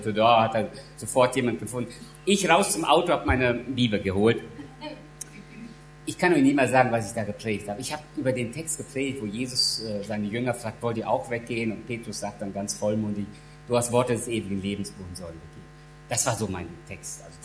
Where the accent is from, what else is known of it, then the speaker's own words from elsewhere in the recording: Germany; accent: Russian German; 76 kamen meine Eltern nach Deutschland und ich bin im Prinzip hier in Deutschland aufgewachsen, bin hier zur Schule gegangen. Sicher hört man meinen russlandsdeutschen Akzent noch raus